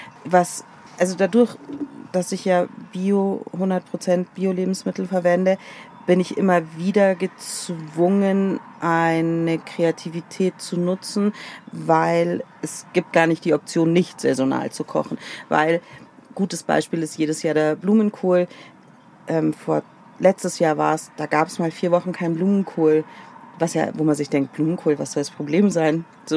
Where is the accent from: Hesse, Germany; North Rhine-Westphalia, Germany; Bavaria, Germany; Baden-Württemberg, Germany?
Bavaria, Germany; Balderschwang; mein Arbeitsplatz ist tatsächlich meine Heimat, weil ich hier aufgewachsen bin, weil ich hier geboren bin. Aber ich check's schon echt noch gut, dass Balderschwang so abgelegen ist